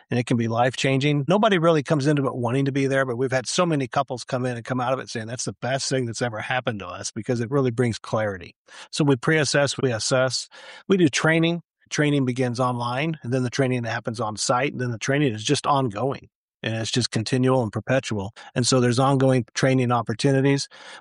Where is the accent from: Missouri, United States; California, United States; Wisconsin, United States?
Missouri, United States; also born or lived in Kansas; I grew up in Missouri and Kansas. I said, I got to mess with Missouri and Kansas too, because that's home.